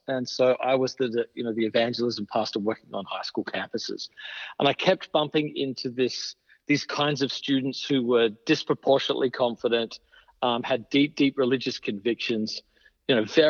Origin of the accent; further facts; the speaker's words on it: Australia; now in New York, United States; So I am originally from Australia. I've been in the U.S. for 22 years and in New York for about 15.